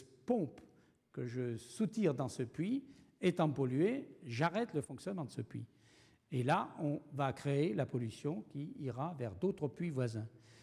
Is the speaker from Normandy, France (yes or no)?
no; Strasbourg, Grand Est, France; Je viens de Strasbourg, je ne voudrais pas faire une mauvaise publicité pour l'Alsace, mais je connais un peu mieux les problèmes régionaux.